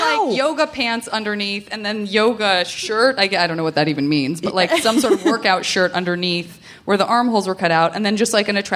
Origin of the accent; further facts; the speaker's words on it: Tucson, Arizona, United States; also born or lived in San Francisco; Tucson, Arizona.